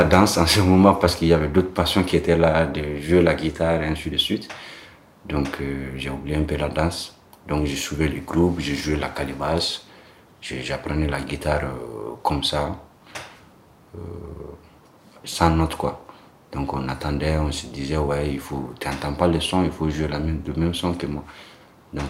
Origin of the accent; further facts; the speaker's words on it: Bamako, Bamako Capital District, Mali; French is a second language; Je suis dans un quartier de Bamako, appelé Lafiabougou. C'est l'une des quartiers communes qui est là, commune 4. Donc, ouais, je suis né là-bas, grandir là-bas